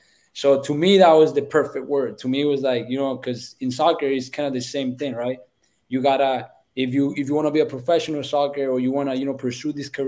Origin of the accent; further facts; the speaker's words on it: Colombia; So I look into my roots, into the Colombian roots, because I'm Colombian.